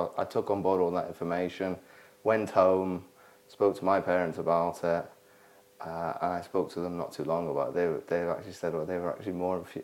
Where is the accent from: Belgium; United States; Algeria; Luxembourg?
Belgium; I was brought up in Belgium with parents both in the military.